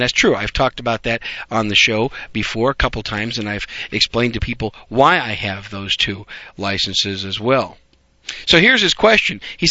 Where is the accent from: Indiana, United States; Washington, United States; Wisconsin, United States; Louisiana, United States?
Wisconsin, United States; Now, regarding your comment about Wisconsin and the concealed carry situation up there, my home state